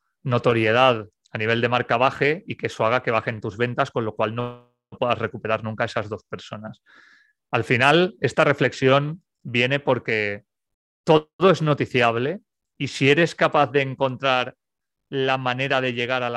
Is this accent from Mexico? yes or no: no; Almussafes, Valencian Community, Spain; Yo soy de un pueblo que está a 20 kilómetros al sur de Valencia, que se llama Almusafes